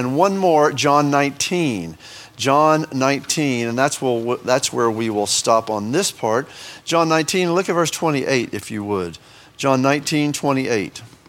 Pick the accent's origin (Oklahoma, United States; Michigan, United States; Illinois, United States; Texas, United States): Texas, United States; I'm from East Texas, so, you know, kind of redneck. From East Texas.